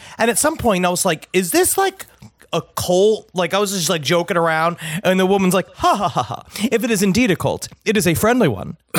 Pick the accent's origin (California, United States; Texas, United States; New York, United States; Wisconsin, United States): New York, United States; Number one, because I'm from New York, so I don't like when strangers speak to me.